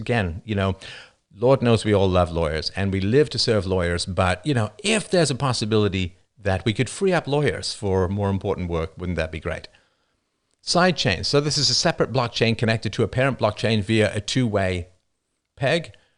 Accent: Toronto, Ontario, Canada; accent: Toronto Canadian; I remain as neutral as a Canadian accent, so, or at least a Toronto Canadian accent. Nothing newfie.

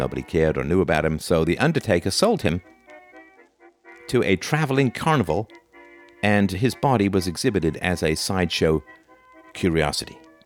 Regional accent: England, United Kingdom; I did have a sudden urge to tell him that I was from England and had nothing to do with colonization of his tribes.

